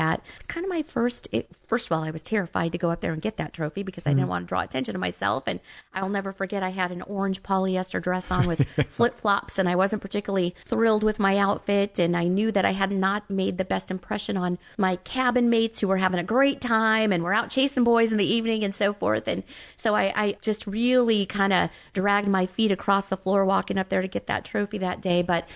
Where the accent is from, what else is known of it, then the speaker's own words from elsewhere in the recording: Champaign, Illinois, United States; so I grew up here in Champaign, and I grew up in Dobbins Downs, as a matter of fact. So very humble beginnings here, no doubt about it